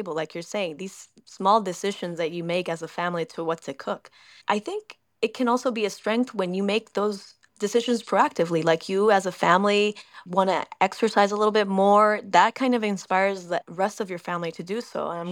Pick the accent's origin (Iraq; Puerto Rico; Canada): Puerto Rico; born there; first language Spanish; English is a second language; I was born in Puerto Rico. My first language is Spanish.